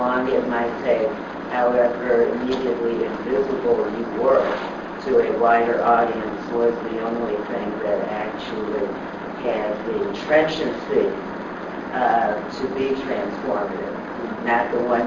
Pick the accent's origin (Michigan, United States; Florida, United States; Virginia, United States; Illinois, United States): Illinois, United States; Chicago; born there; also born or lived in Los Angeles; I was born on the South side of Chicago, when my family had to leave here as a result of the McCarthy era. We went to South Central LA.